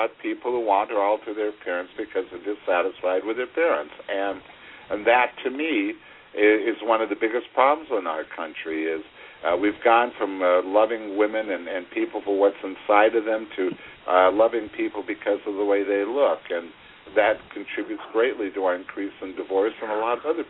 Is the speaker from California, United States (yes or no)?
yes; Hollywood, California, United States; This has been a problem in Hollywood since I was a child growing up in Hollywood.